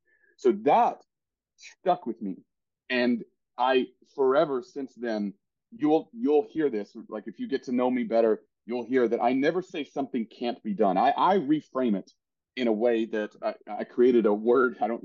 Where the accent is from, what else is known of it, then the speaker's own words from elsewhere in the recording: Tennessee, United States; I grew up very poor in East Tennessee as the youngest of five children.